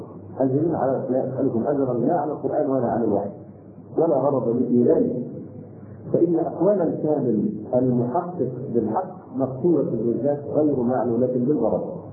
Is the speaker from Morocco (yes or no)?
no; Egypt; عندنا في مصر تقالدنا للاسف الشديد